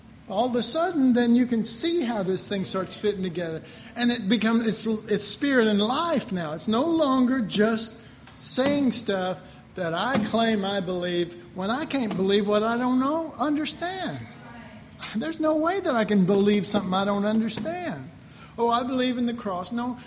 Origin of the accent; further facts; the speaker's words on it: Texas, United States; I'm from Texas, so I reckon I'm dead.